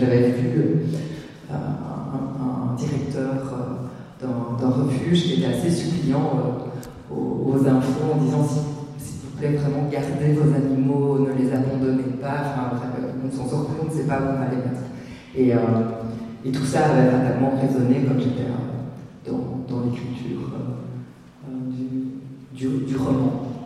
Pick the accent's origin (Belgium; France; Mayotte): Belgium; chez nous, en Belgique